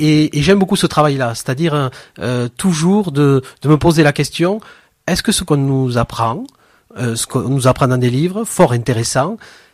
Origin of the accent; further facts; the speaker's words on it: Fabrezan, Occitanie, France; je viens de Fabrezan, dans les Corbières. Je suis né dans une famille qui était très très active sur le plan de l'éducation populaire.